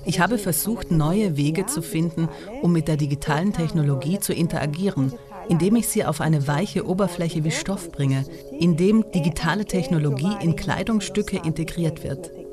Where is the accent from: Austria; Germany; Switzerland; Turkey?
Turkey; German is a second language; moved away as an adult; now in Bolzano, Italy; meiner Heimatstadt in der Türkei hat. Das ist auch eine kleine Stadt, umgeben von Bergen